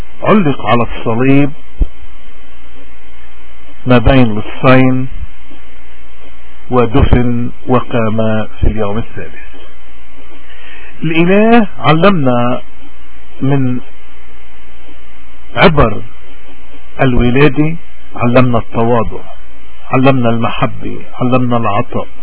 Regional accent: Lebanon; اليوم كلنا كلبنانيين بدنا نصلي لبعضنا البعض.

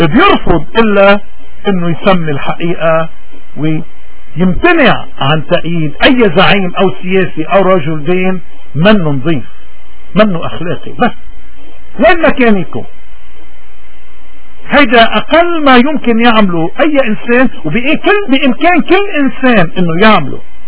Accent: Lebanon; ولكن بالمدى المنظور نحن كلبنانيين شو المطلوب منا؟

